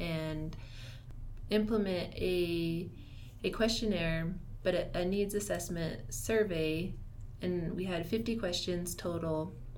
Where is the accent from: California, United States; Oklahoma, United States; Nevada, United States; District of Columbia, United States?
Nevada, United States; I am part of the Washu tribe, and I grew up on the Dresslerville Reservation just south of Carson City.